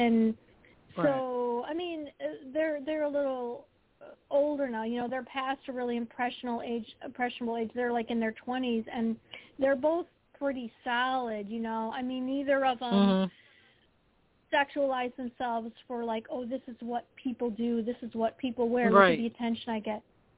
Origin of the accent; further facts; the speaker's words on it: Detroit, Michigan, United States; I mean, I grew up in the Detroit area, and, I mean, I listened to, like, radio, rock and pop radio.